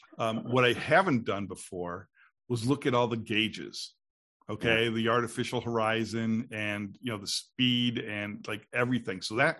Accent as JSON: {"language": "English", "town": "Binghamton", "region": "New York", "country": "United States", "tie": "born or raised there", "said": "The simulator that you used was actually built in my hometown of Binghamton"}